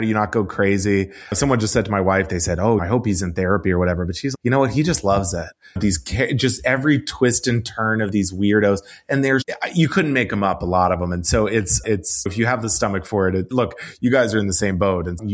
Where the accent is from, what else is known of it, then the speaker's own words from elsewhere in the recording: Texas, United States; I grew up in Texas in a pretty Republican family.